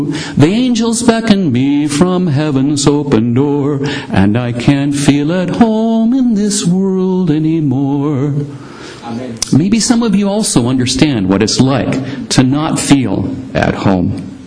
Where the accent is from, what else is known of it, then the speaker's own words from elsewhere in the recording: Richland, Washington, United States; now in Philippines; When we moved from the Philippines I grew up here in Richland, and when I moved from Richland to the Philippines in 1984